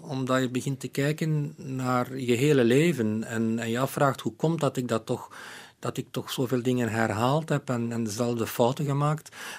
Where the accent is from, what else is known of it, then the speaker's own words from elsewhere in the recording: Aalst, Flanders, Belgium; accent: Aalst dialect; first language Aalst dialect; now in Brussels, Belgium; Dat is mijn moedertaal. Ik spreek nog altijd tegen baby's en honden en katten spreken nog altijd Aalsters.